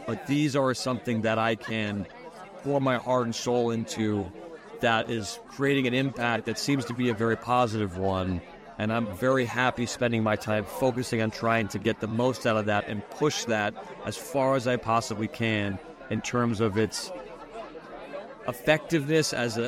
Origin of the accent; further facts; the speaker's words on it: Canada; For me, I'm a Canadian.